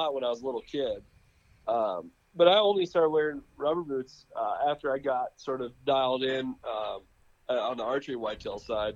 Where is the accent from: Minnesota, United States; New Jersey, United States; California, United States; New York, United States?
Minnesota, United States; St. Paul; So we spent a lot of time there, but I was actually born and raised in St. Paul.